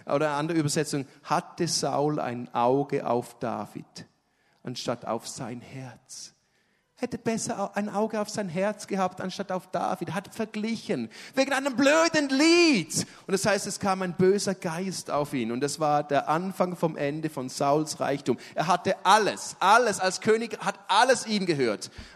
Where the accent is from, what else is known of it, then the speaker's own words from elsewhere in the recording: Switzerland; Ich bin ja auch Schweizer, ich sitze auf meinem Geld.